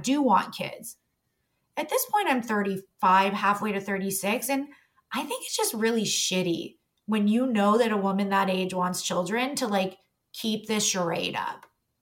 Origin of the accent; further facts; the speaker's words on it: Toronto, Ontario, Canada; Like, you're a 416er, because I grew up in Toronto.